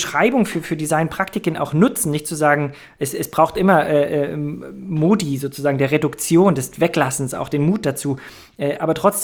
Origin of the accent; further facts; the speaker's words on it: Halle, Saxony-Anhalt, Germany; also ich bin Hallenser, kein Halunke, Hallenser, hier geboren